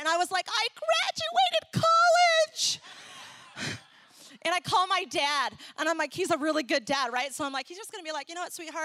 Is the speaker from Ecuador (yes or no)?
yes; Ecuador; I grew up in Ecuador. I love Latin America, and I thought, oh, maybe not Ecuador because I've already been there.